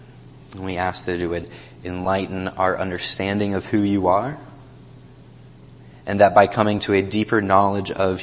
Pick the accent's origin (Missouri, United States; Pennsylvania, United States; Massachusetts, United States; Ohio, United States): Ohio, United States; And before that, we came from Athens, Ohio, where I met Sarah down at Ohio University. Both Sarah and myself are from Ohio, and so it is a joy to be back in this great Buckeye State.